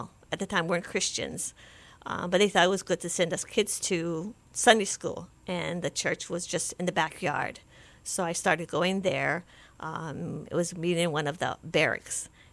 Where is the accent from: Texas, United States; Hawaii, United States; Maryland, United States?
Hawaii, United States; Waipahu; And then we settled in Waipahu in 72.